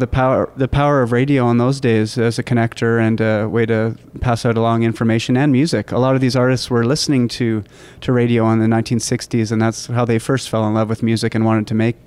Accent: Canada; I was raised in Canada and grew up with the CBC.

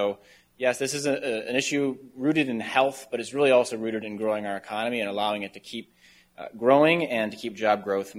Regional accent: Northfield, Minnesota, United States; Eagan last night, my hometown of Northfield last night, put a policy in place.

